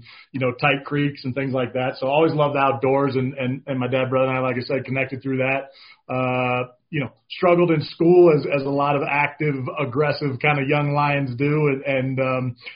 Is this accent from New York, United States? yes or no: no; California, United States; Yeah, I grew up in the Bay Area, California, before it was absolutely Looney Tunes with tech and money and all that good stuff.